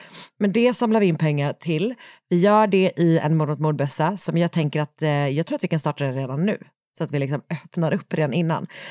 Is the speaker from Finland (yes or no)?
no; Gothenburg, Västra Götaland County, Sweden; I år så sänds det ju från från min hemstad.